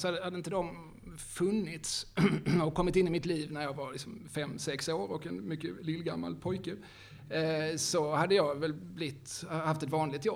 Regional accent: Eslöv, Skåne, Sweden; Jag är ju från Eslöv, alltså jag kan ju inte.

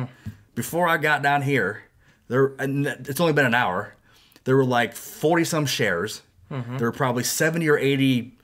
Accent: Ohio, United States; now in Bridgeport, United States; I'm from Northwest Ohio. I've only lived in Bridgeport, West Virginia for 6 years.

